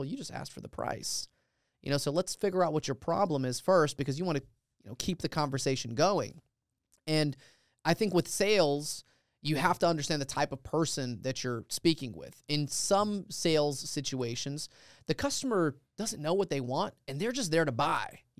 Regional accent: Dalton, Georgia, United States; And so, similarly, growing up in Dalton, Georgia, car audio business

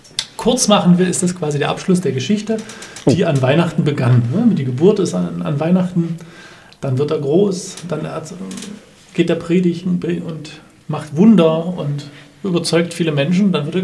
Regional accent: Dessau, Saxony-Anhalt, Germany; ich komme ja aus Dessau

